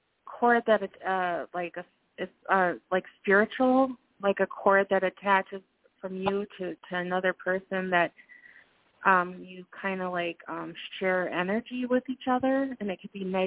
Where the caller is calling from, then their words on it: Minnesota, United States; Minnesota.